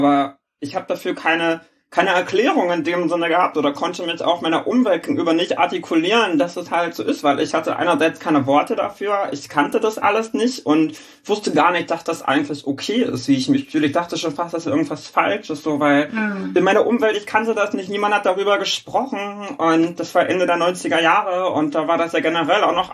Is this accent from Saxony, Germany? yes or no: no; Schleswig-Holstein, Germany; also born or lived in Hamburg; ich bin gebürtige Hamburgerin, bin allerdings als kleines Kind nach Schleswig-Holstein gezogen und bin da groß geworden, zur Schule gegangen und alles, was man dann halt so macht, wenn man dann so 13, 14, 15 ist, das ist da alles passiert.